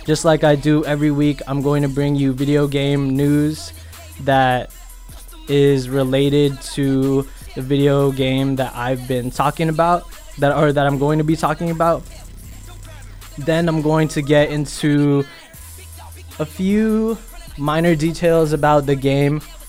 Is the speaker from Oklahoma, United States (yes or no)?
no; Sacramento, California, United States; I'm originally from Sacramento